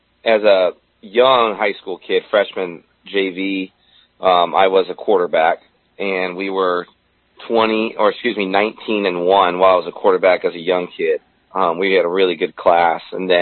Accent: San Marcos, California, United States; I come from San Diego, North County, San Diego, in a town called San Marcos.

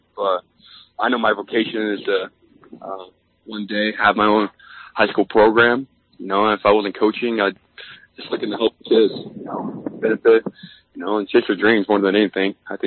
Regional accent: San Diego, California, United States; You know, I grew up in North County, San Diego, which is a little bit more chiller than, I guess, downtown or even Los Angeles is.

